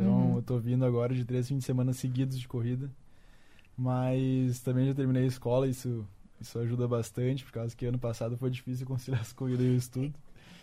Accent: Porto Alegre, Rio Grande do Sul, Brazil; E eu sou de Porto Alegre.

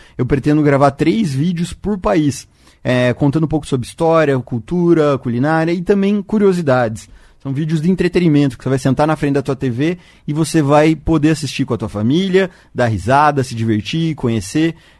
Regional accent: Cascavel, Paraná, Brazil; Eu vou sair para São Paulo no dia 14, aqui de Cascavel.

